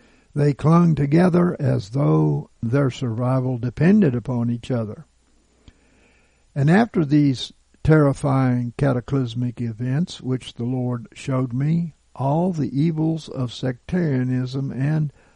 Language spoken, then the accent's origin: English; Gulf Coast, United States; I come from the Gulf Coast, and once hurricanes come ashore, they die out very quickly